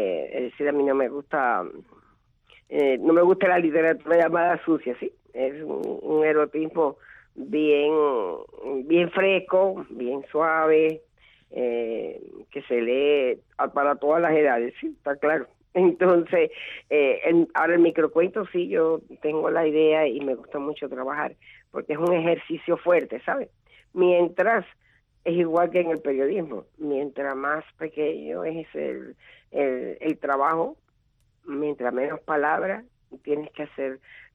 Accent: Guantánamo, Cuba; trabajé en mi pueblo, en Guantánamo, muchos programas de radio

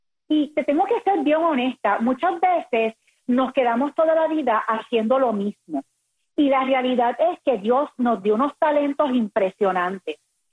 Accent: Puerto Rico; yo vengo de una familia muy humilde de Puerto Rico. Yo soy boricua.

